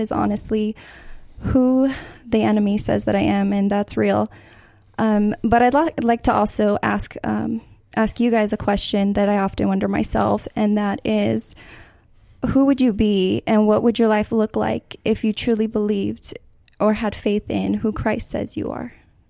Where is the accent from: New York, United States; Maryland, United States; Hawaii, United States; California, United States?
California, United States; Buena Park; I grew up in Buena Park.